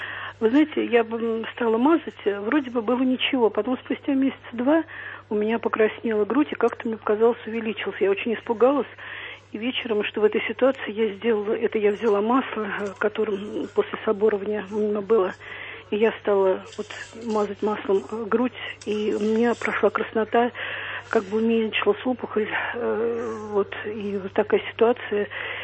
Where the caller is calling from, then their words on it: Moscow, Russia; я из Москвы звоню.